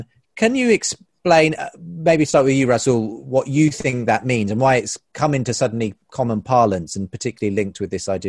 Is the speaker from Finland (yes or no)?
no; United Kingdom; And I see this from over here in the UK as a Brit